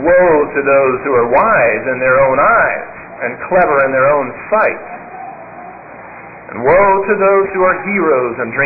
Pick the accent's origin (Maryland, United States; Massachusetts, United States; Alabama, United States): Alabama, United States; when I was a boy growing up in Alabama, about the middle of summer, we would have, or maybe it was late summer, we would have peaches.